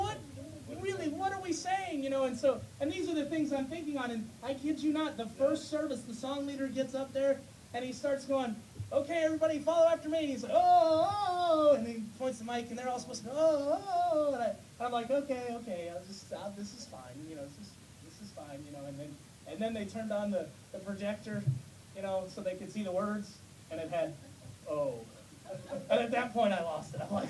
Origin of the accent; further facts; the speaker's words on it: Minnesota, United States; born there; I was born in Minnesota. This is culture.